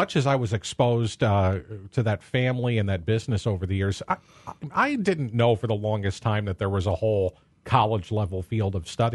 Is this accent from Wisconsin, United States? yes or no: yes; Kewaunee, Wisconsin, United States; I had no idea, and I grew up in Kewaunee and lived blocks away from a funeral home there